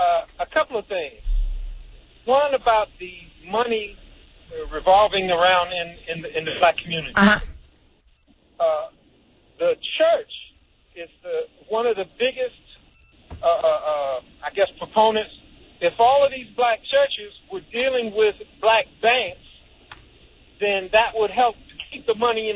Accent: Orlando, Florida, United States; now in Miami, United States; Well, yeah, I'm from Orlando, but I'm actually working in Miami.

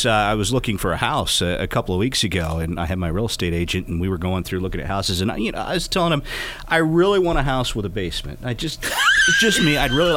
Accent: Fort Lauderdale, Florida, United States; born there; I was born in Fort Lauderdale, and my mother came back to Ohio to cool off, I guess, some 20 years ago.

